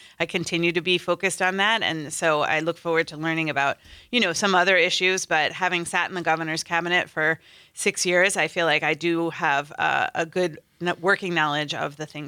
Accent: Wisconsin, United States; Well, what I would say is in my hometown out in western Wisconsin, we had a rumor come through the town that ICE was coming.

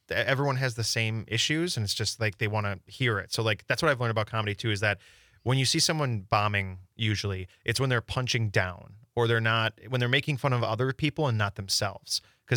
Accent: Milwaukee, Wisconsin, United States; And so it's like an hour to them, 2 hours to where I grew up. And so I'm from Milwaukee.

